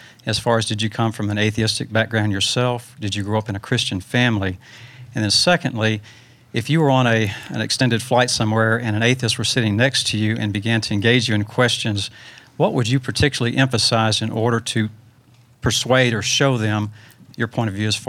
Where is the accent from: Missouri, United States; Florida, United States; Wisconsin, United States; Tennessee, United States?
Tennessee, United States; Memphis; I'm from Memphis, Tennessee.